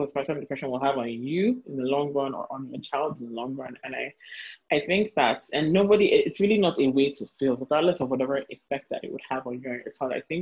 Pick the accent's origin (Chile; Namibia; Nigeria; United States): Nigeria; Especially I feel like as a Nigerian woman, it's so easy to feel like you're alone in whatever you're going through